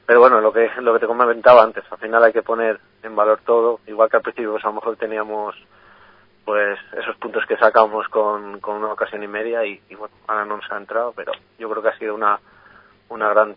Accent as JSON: {"language": "Spanish", "town": "Salamanca", "region": "Castile and León", "country": "Spain", "said": "yo que soy de Salamanca, mucha gente te comenta"}